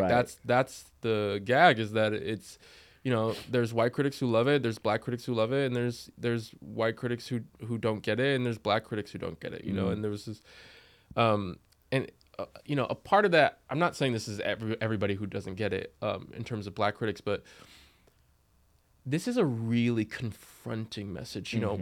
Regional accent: Anaheim, California, United States; Like, it was in my hometown in Anaheim, it was mostly Mexican, which was a little bit easier because, you know, brown

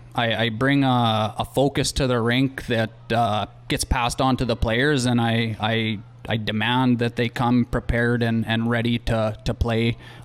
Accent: Yorkton, Saskatchewan, Canada; also born or lived in Melfort; I was born in Melfort. I moved to Yorkton summer of grade one, so when I was turning six. I've been here ever since. Played my minor hockey in Yorkton.

